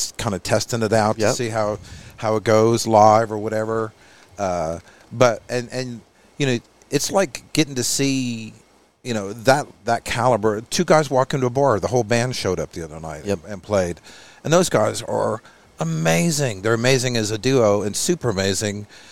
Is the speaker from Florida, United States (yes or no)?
yes; Florida, United States; also born or lived in Buffalo, United States; But we moved to Florida when I was really young. So I grew up in Southwest Florida. Florida boy.